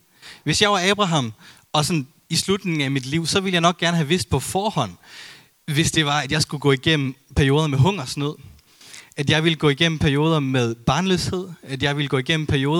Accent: Jutland, Denmark; vi er jo begge to født og opvokset i Jylland

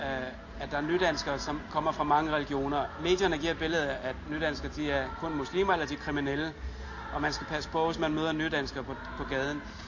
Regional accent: Capital Region of Denmark, Denmark; jeg kommer altså helt over fra Bøllandet på Bornholm. Så det er så langt, jeg kommer.

